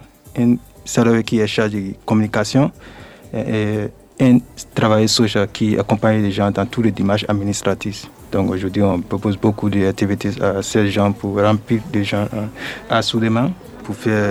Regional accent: Liberia; French is a second language; now in France; je suis le président pour Famille au Grand Cœur. Je viens du Libéria. Après le Libéria, j'ai traversé beaucoup de pays comme Sierra Leone, Guinée, Mali, Niger, Libye jusqu'à Italie. Après Italie, je suis arrivé en France le 14 juillet 2020.

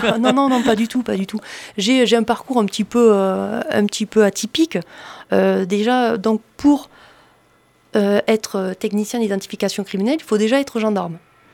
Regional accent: Occitanie, France; il fait tellement bon vivre chez nous en Lozère

